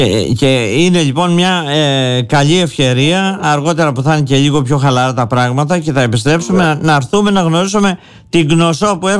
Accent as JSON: {"language": "Greek", "town": "Heraklion", "region": "Crete", "country": "Greece", "said": "επειδή είμαστε Ηρακλειώτες, περνούμε καθημερινά από εκεί."}